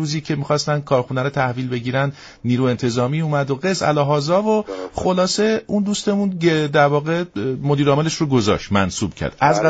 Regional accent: Iran; من خودم آدم تو این مملکت دارم زندگی میکنم، ایرانی ام دیگه، به عنوان یه ایرانی

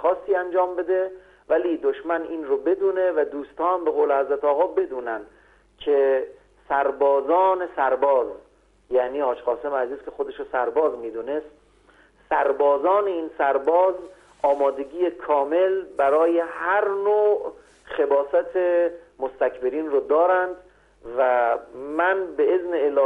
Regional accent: Afghanistan; در کل آینده رو من به عنوان یک افغانستانی

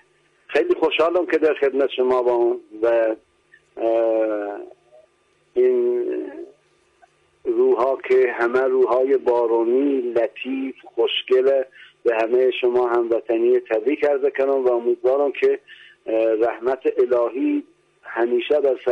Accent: Delijan, Markazi, Iran; first language Raji; بنده اهل دلیجانم. عرضم به شما که استان مرکزی و با افتخار زبان من زبان راجیه.

